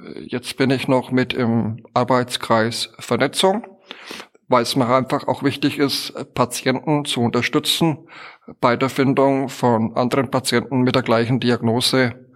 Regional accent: Bavaria, Germany; ich komme aus Bayern.

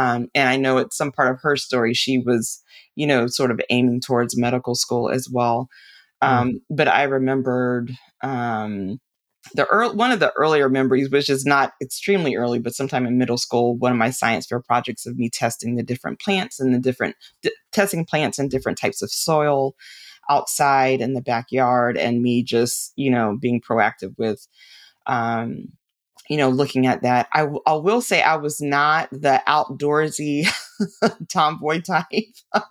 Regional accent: West Palm Beach, Florida, United States; So I was raised in West Palm Beach, Florida. I have six brothers. I am the only girl.

